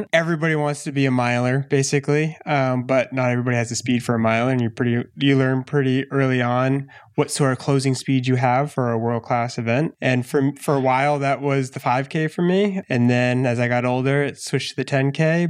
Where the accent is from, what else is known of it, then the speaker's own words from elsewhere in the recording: Maine, United States; Yeah. I grew up in Maine.